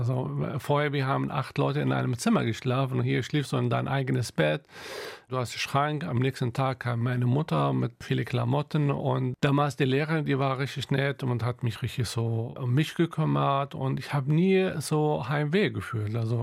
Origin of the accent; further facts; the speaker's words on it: Beirut, Beirut Governorate, Lebanon; also born or lived in Bekaa Valley; bin im Libanon geboren und als ich 6 Jahre alt war, ist der Krieg angefangen.